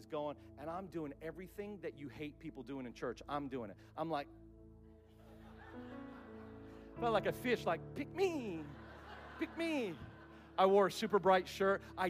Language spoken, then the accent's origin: English; Philippines; She's like, and where are you from? I'm like, well, I'm from the Philippines.